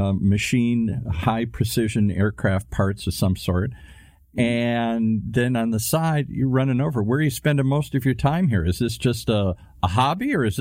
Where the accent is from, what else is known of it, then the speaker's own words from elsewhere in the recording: Ireland; I'm an Irishman.